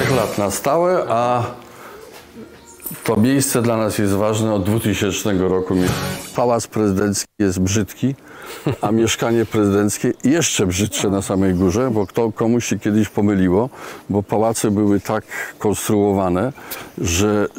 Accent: Oborniki Śląskie, Lower Silesian Voivodeship, Poland; born there; jak przyszedłem na świat w Obornikach Śląskich w Wrocławiu, to 4 czerwca 52 roku

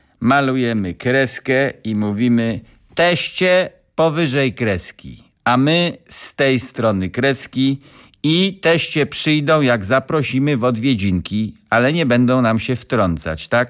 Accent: Częstochowa, Silesian Voivodeship, Poland; now in Poznań, Poland; Ja przeniosłem się z Częstochowy do Poznania i zastanawiam się, w jaki sposób zdaniem pańskim wyrażać powinno się radość po poznańsku.

